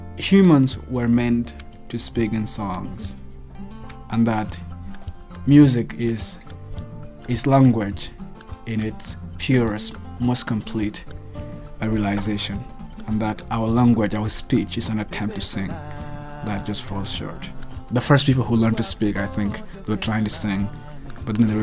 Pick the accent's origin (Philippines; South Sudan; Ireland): South Sudan; I am from South Sudan.